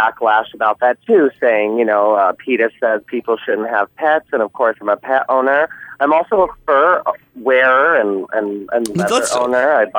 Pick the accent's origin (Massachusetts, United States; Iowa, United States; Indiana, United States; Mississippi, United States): Iowa, United States; I come from Iowa, from a long lineage of farmers